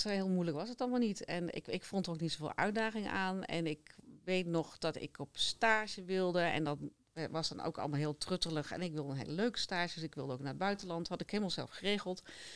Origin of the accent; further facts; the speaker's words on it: Duiven, Gelderland, Netherlands; also born or lived in Arnhem; Ik ben geboren in Arnhem en opgegroeid in Duiven.